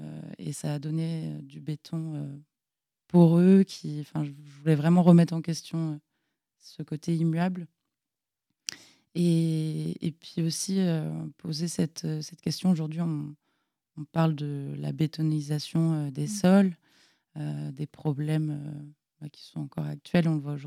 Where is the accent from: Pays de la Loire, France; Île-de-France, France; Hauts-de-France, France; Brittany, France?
Pays de la Loire, France; Saint-Nazaire; Voilà, je suis originaire de Saint-Nazaire.